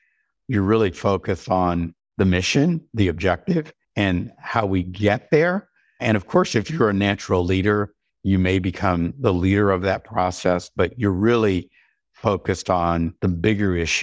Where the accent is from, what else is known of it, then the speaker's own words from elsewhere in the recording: Alabama, United States; As many people know, I grew up on a farm in Alabama. Born in 1959.